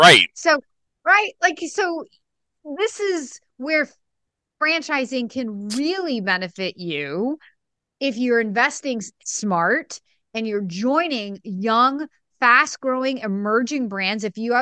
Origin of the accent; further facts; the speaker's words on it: New Hampshire, United States; Planet started right here in my hometown in southern New Hampshire.